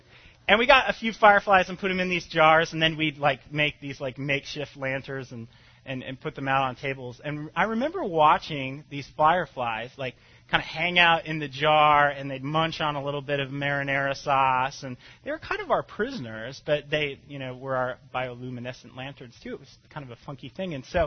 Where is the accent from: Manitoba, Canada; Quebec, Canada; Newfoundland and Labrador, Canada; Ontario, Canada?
Manitoba, Canada; Winnipeg; I grew up in Canada. I was born in Canada, actually, which will explain if you hear me pronounce a word kind of strangely or say the word A, it's because I have spent some time in Canada. I was born in Winnipeg, Manitoba, right above the Great Lakes.